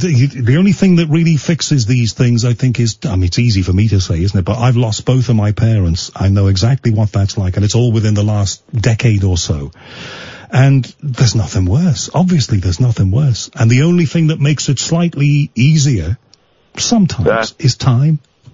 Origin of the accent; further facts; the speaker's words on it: Liverpool, North West England, United Kingdom; when I was growing up in Liverpool, there weren't many